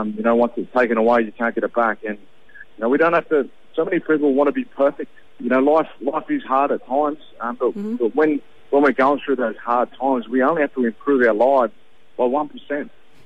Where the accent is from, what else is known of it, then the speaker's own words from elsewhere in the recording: Wagga Wagga, New South Wales, Australia; I'm from Wagga, and I actually spent a bit of time in Albury playing footy when I finished playing in the NRL.